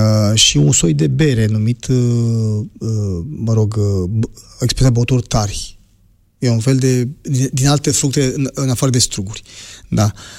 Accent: Romania; Adică, am spus și cu alte ocazii, eu sunt... creștin-adventist român, nu sunt român creștin-adventist.

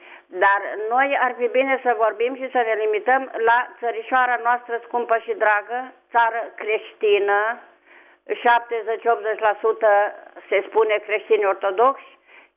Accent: Bucharest, Romania; vă sunt din București

